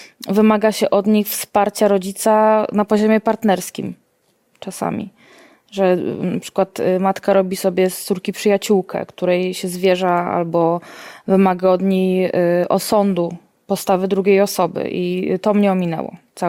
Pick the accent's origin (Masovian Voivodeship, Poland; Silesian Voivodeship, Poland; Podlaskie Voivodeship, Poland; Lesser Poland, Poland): Masovian Voivodeship, Poland; Pruszków; born there; bo urodziłam się w Pruszkowie, tu jest cała rodzina